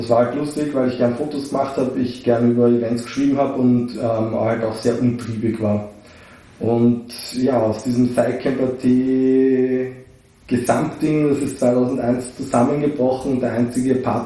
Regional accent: Vienna, Austria; Ein Ur-Wiener, nein, das auch nicht, aber also doch wirklich Wien geboren, immer noch hier.

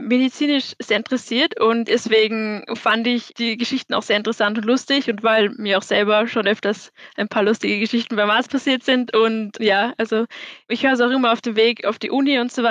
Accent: Vienna, Austria; weil mein Vater kommt aus Deutschland. Deswegen, ja, habe ich beide so mitbekommen in meinem Leben. Aber aufgewachsen und geboren bin ich in Wien.

